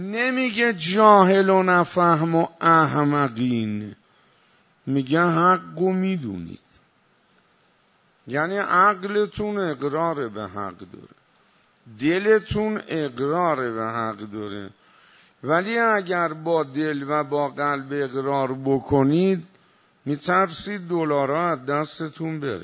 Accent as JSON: {"language": "Persian", "country": "Iran", "said": "ما ایرانی هستیم و دینمون اینه"}